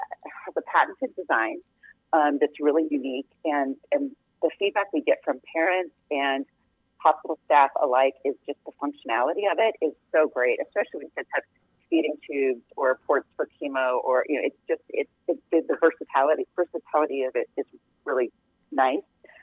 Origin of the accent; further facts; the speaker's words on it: Iowa, United States; growing up in Iowa and spending my first 24 years of my existence there, it's always such a special place to me